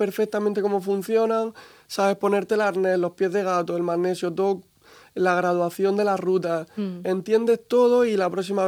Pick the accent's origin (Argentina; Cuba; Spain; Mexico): Spain; Region of Murcia; Somos todos de Murcia.